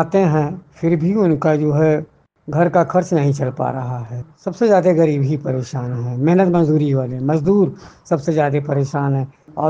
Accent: Mirzapur, Uttar Pradesh, India; मिर्जापुरी गायक निवासी रामबाग मिर्जापुर का रहने वाला हूँ। उम्र हमारी लगभग 65 वर्ष की हो रही है।

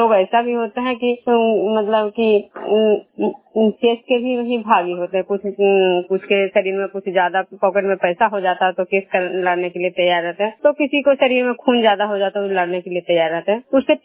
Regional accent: Bishnupur, Bihar, India

